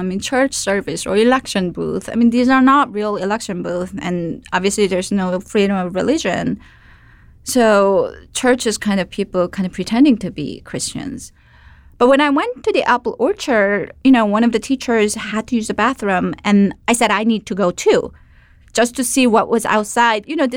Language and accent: English; United States; I'm an American journalist, but my loyalty was really with my students.